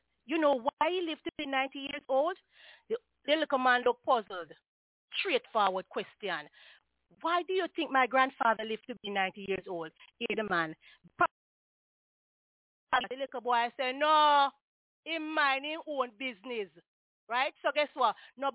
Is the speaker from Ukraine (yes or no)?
no; Jamaica; Yes, Dr. Ev, you know we come from Jamaica. We come from a little village them where people peep through fence when they are past.